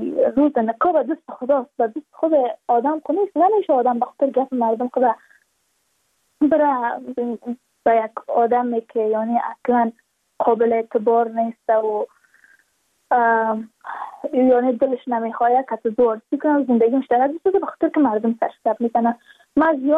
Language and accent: Persian; Badakhshan, Afghanistan; چون ما از بدخشان هستیم، یعنی منطقه های دور دستش